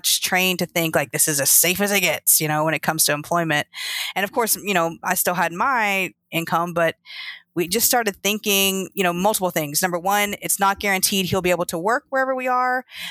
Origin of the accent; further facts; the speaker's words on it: Tennessee, United States; Well, I'm from East Tennessee, Southeast Tennessee.